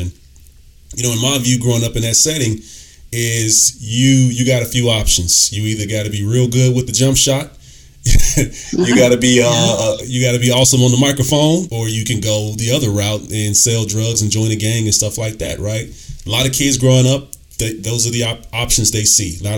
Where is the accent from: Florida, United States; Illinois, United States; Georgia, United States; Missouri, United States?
Illinois, United States; Chicago; And growing up in South Chicago, where, in some areas not far from where I live, the life expectancy was 21 years.